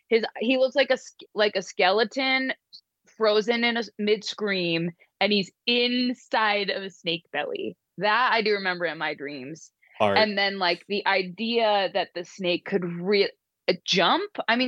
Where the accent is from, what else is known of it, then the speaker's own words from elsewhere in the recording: Chesapeake Beach, Maryland, United States; I grew up in Chesapeake Beach.